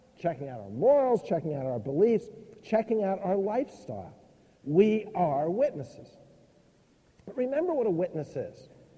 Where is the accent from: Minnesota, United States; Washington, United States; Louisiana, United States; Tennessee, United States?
Minnesota, United States; Come on, I'm a Minnesotan. And we don't do things like that. That's just not part of our culture.